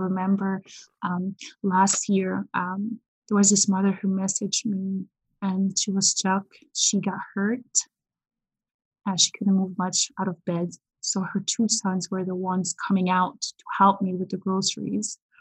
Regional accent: Dominican Republic; now in Moncton, Canada; growing up in Dominican, where we were all about the community and the good memories for the kids.

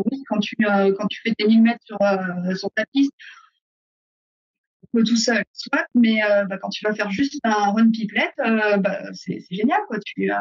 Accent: Paris, Île-de-France, France; accent: New Jersey; now in New Jersey, United States; Non, de Paris. Il me dit, mais t'as pas le même accent. Je fais, bah ouais, j'habite dans le New Jersey, donc j'ai l'accent du New Jersey.

